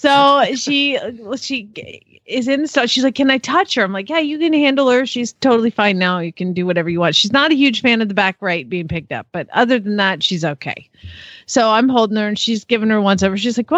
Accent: Phoenix, Arizona, United States; from Phoenix, Arizona

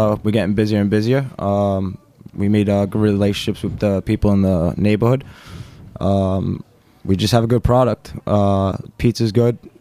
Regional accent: New York City, New York, United States; Yeah, because I grew up right on Bay 23rd, so it was right down the block.

